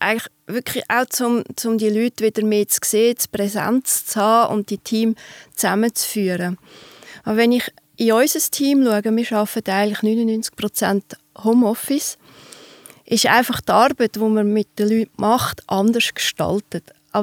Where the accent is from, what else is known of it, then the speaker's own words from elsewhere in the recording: Aargau, Switzerland; also born or lived in Luzern; now in Zürich, Switzerland; Genau, ich komme aus dem Freiamt. Das ist ein Zipfel im Aargau, Richtung Luzern.